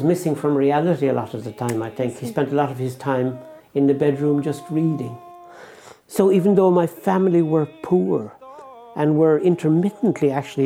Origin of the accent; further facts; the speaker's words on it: Cappoquin, Munster, Ireland; when I was growing up in Capoquin, there was a fabulous man who was our neighbour in Shanbally Terrace in Capoquin